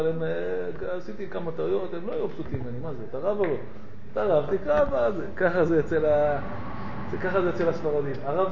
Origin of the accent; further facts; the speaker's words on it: Morocco; אני מרוקאי.